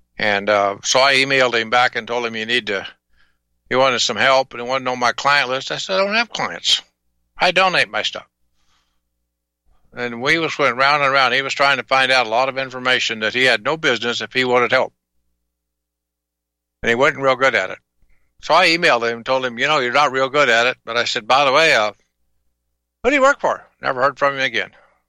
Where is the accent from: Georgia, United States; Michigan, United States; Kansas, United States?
Kansas, United States; now in Alaska, United States; I grew up in Southeast Kansas in Tornado Alley, and you couldn't get me.